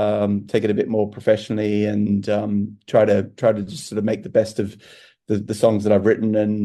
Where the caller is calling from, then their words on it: Sydney, New South Wales, Australia; Yeah, I'm calling in from Sydney, Australia.